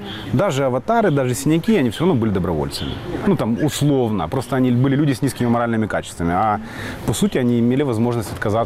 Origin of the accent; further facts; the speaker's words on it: Crimea, Ukraine; я русский по национальности, моя национальная идентификация, я украинец. Я родился и вырос в этой стране. Это моя земля, я вырос в Крыму, моя мама из Белгородской области, папа у меня в Крыму родился.